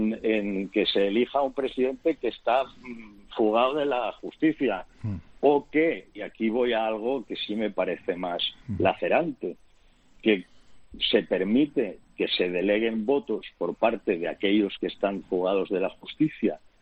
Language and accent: Spanish; Catalonia, Spain; Porque como catalán, y además, tú, como tú sabes